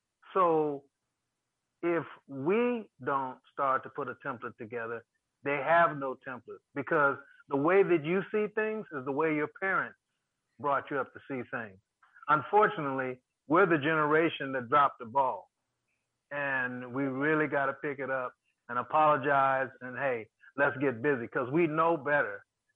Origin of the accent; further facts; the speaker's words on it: Pasadena, California, United States; I'm from Pasadena